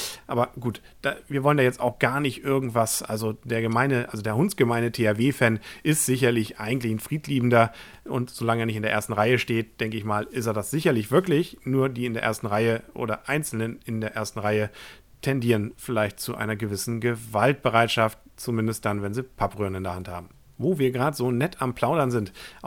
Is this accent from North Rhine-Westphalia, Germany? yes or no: no; Kiel, Schleswig-Holstein, Germany; Als Kieler muss ich gestehen, gehe ich jetzt durchaus ein bisschen mit einer leichten Reserviertheit durch die Innenstadt.